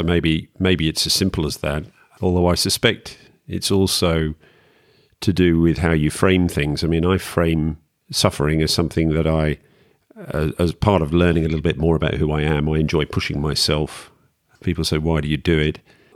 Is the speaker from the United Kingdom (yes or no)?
yes; North West England, United Kingdom; moved away as an adult; now in Adelaide, Australia; He was from Yorkshire, I was from Lancashire, other side of the Pennines.